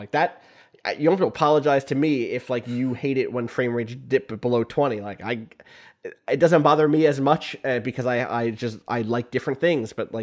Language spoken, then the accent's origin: English; United States; born there; I am an American citizen. I was born here. I'm interested in events here. I moved back partially because I felt like I was too far away from the political events of my home country